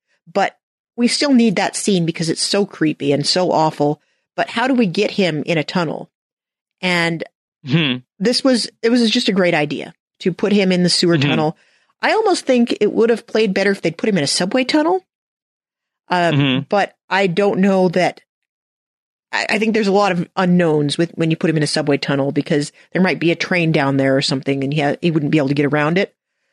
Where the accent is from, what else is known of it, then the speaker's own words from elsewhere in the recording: New York, United States; I do want to talk a little bit about the New York from this because I am a New Yorker.